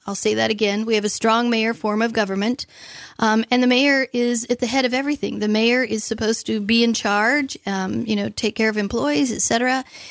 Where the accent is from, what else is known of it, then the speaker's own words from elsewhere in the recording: Idaho, United States; now in Sandpoint, United States; I grew up in the Boise Valley, though